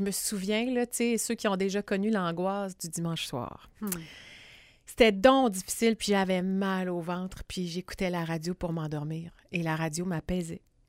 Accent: Sherbrooke, Quebec, Canada; now in Quebec City, Canada; Oui, je suis native de Sherbrooke. Ben, je suis née là. Puis, je me suis envenue à Québec après mon bac.

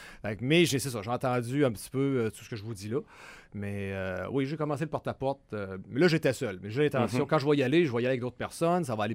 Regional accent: Giffard, Quebec, Canada; parce que je venais de Giffard.

